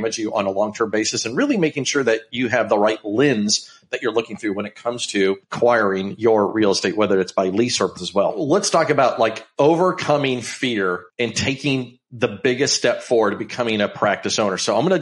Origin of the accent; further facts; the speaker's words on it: Illinois, United States; And growing up in Illinois myself, funny enough, I was a pretty big Bulls fan, but I was an MJ fan.